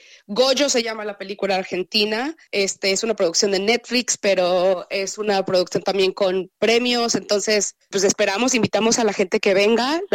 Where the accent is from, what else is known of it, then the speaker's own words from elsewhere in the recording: Mexico; Yo soy latinoamericana, soy mexicana